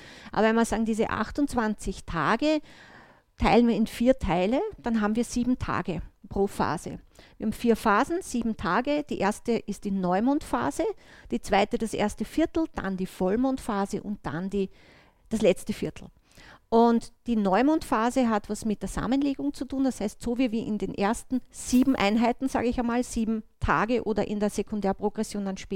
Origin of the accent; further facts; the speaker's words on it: Linz, Upper Austria, Austria; now in Vienna, Austria; ich bin ursprünglich Linzerin und bin aber seit 1988 in Wien. Also deswegen habe ich auch von der Sprache her ein bisschen eine Mischung.